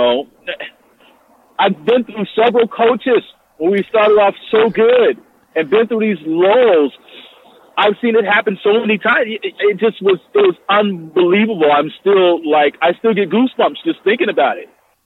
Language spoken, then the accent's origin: English; Denver, Colorado, United States; And even, yes, I'm from Denver.